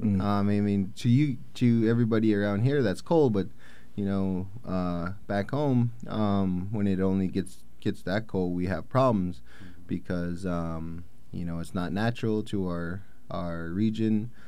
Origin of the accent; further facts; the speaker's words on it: Alaska, United States; my uncle shot a polar bear in my hometown. And we're, you know, we're over the Brooks Range from the coast.